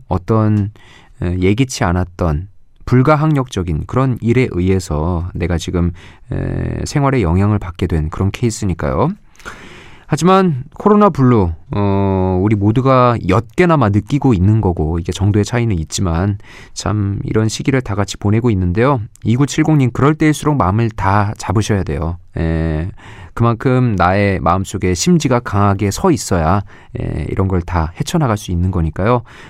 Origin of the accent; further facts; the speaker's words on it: Gangwon, South Korea; 저는 이제 강원도에서 나고 자랐기 때문에 별이 그러니까 별이 주는 어떤 낭만, 그런 느낌 이런 게 아주 생생한 편이에요.